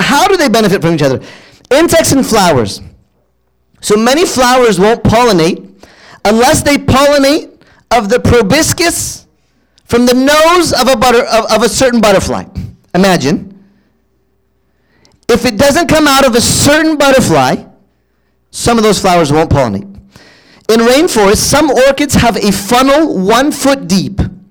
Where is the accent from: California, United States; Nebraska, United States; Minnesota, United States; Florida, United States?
California, United States; also born or lived in Virginia; Okay, so I'm from California, and when I moved to Virginia, we have this wonderful thing called ticks